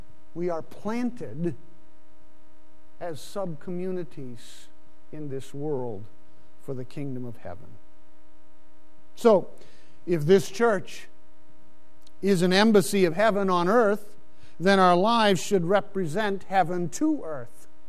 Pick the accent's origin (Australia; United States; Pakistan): Pakistan; I grew up in Pakistan, as you know, and I knew every day that I was a foreigner and was often reminded of it.